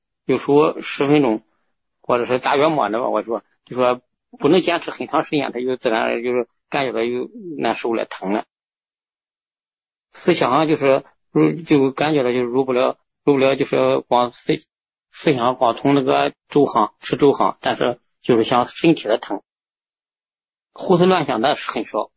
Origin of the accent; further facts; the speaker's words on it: Jinan, Shandong, China; 哦，我是济南的。